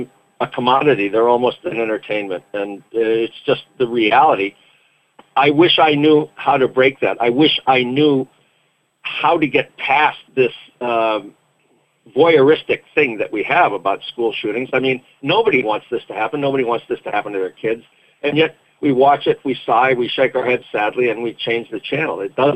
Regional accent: United States; It was just just part of being an American.

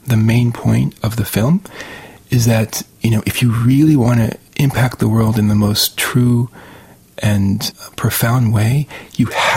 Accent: Ohio, United States; I'm half Iranian, half Swedish-German-American. And so right away, when I was thrown into a small Midwest town in Ohio with a lot of farmland

